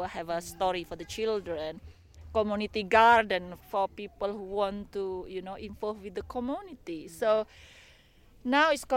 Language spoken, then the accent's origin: English; Indonesia; English is a second language; now in Castlemaine, Australia; I'm from Indonesia. I end up in Castlemaine. Of course, I married a gentleman from England who stay in Castlemaine. What do you call, move from England. I arrived 2005.